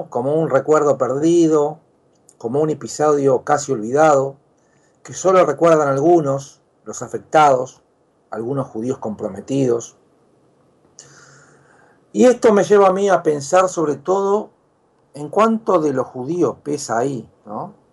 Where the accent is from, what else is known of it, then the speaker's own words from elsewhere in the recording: Argentina; Son preguntas que creo que como sociedad argentina